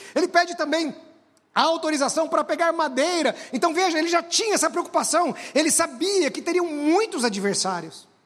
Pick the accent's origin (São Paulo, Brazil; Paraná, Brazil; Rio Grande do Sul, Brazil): Paraná, Brazil; Eu sou paranaense, eu sou um pé vermelho, nasci no norte do Paraná.